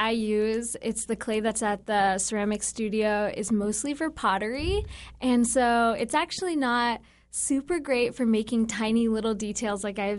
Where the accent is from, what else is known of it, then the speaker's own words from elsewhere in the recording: Juneau, Alaska, United States; And I'm from Juneau, and so...